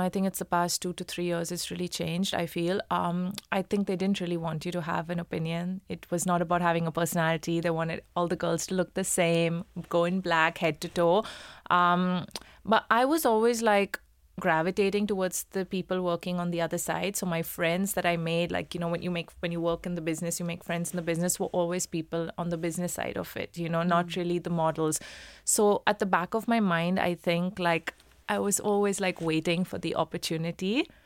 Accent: India; oh, I'm from India, this is what we

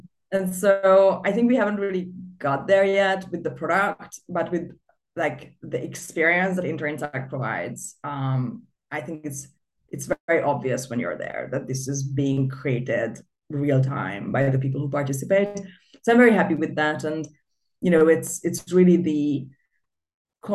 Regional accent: Budapest, Hungary; My background, so I'm originally Hungarian. I grew up in Budapest, which is the capital of Hungary. It's a very nice Central Eastern European city with a lot of 19th century and early 20th century buildings and art.

